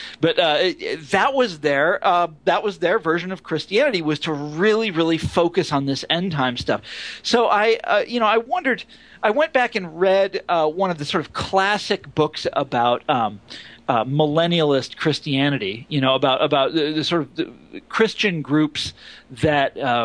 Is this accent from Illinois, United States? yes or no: no; Kansas City, Missouri, United States; I'm from Kansas City. There's always some millennialist cult, you know, making headlines in Kansas City.